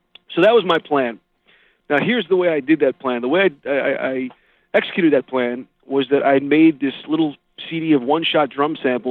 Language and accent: English; Westfield, New Jersey, United States; Westfield. It's in Union County, about 25, 30 minutes south of Manhattan, depending on how fast you drive.